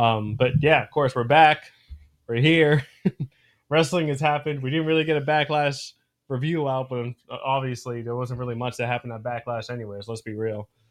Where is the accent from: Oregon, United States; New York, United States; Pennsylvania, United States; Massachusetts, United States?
Massachusetts, United States; Boston; If you don't know, we're from Boston originally.